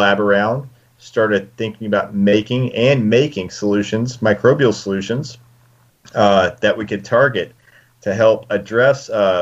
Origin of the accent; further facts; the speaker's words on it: Texas, United States; now in Colorado, United States; I didn't grow up in Colorado. I grew up in West Texas, and there's a lot of very negative connotations to the cannabis industry